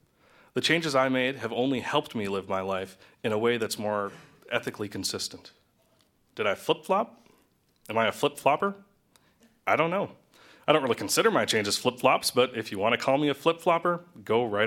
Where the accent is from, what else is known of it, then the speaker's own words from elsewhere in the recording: Edinburgh, North Dakota, United States; Yep, I grew up in Edinburgh, North Dakota, population 280.